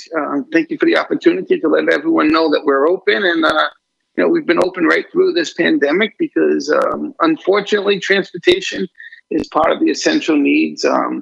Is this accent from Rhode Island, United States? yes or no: yes; Portsmouth, Rhode Island, United States; But I'm originally from Portsmouth. So I grew up in Portsmouth.